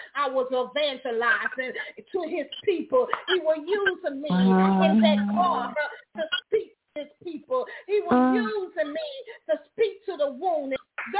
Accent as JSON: {"language": "English", "town": "Chicago", "region": "Illinois", "country": "United States", "said": "I've been shot at many a time. I came from Chicago"}